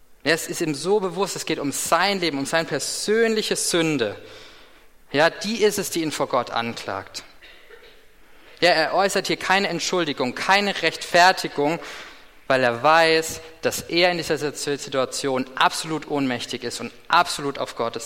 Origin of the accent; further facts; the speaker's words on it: Germany; vielleicht wir als Deutsche noch ein bisschen extremer als so manch anderer